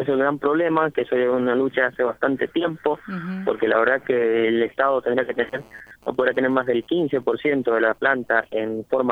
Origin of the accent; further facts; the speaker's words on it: Argentina; me siento como trabajador y como argentino